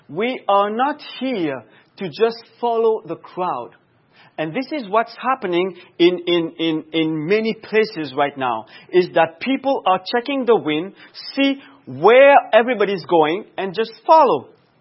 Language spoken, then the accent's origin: English; Mauritius; Back home, I come from Mauritius, small island, very nice. If you have Google, you can Google it after. The place where I used to live was almost like a village or a country, if you want.